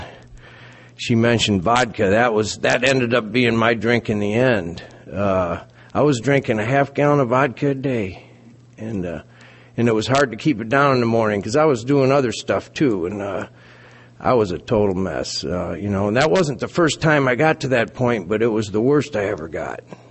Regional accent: Michigan, United States; I ended up with a year sentence in the Berrien County Jail, my hometown.

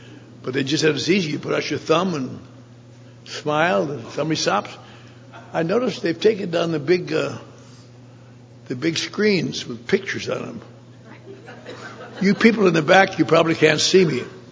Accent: Eau Claire, Wisconsin, United States; moved away; I grew up in Eau Claire, Wisconsin, nearby. And then I discovered there were parts of America that didn't stay cold all the time.

